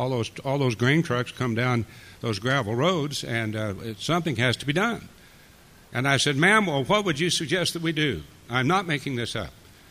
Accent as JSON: {"language": "English", "town": "Dodge City", "region": "Kansas", "country": "United States", "said": "I said, yes, ma'am, I do. I'm from Dodge City, and I'm quite familiar with that."}